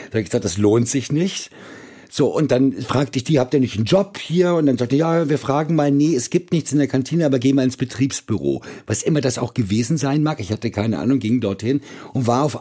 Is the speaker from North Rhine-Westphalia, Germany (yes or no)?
no; Hanover, Lower Saxony, Germany; ich bin in Hannover aufgewachsen, da wo ich aufgewachsen bin, das hat mir da nicht sonderlich gut gefallen.